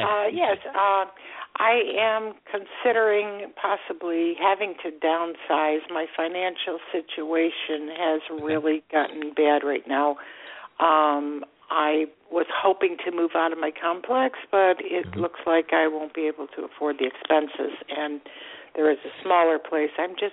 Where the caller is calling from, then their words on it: Florida, United States; I'm calling from sunny South Florida.